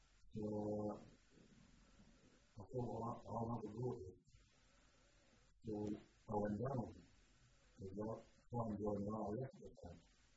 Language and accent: English; London, United Kingdom; born there; same place that I was born in London